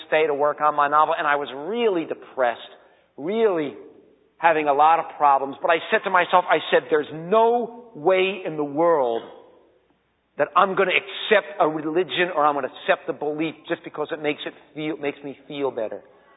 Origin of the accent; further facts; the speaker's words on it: Miami Beach, Florida, United States; And I said, well, I come from Miami Beach.